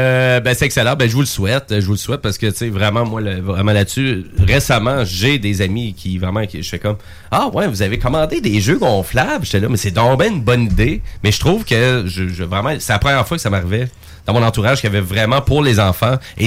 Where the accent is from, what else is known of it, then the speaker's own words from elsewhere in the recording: Quebec, Canada; Non, regarde, parce que je suis un beauceron.